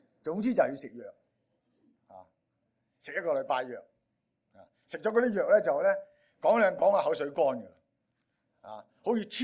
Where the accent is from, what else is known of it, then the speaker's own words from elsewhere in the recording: Guangdong, China; 即系我哋广东人就话我真条筋系嘛？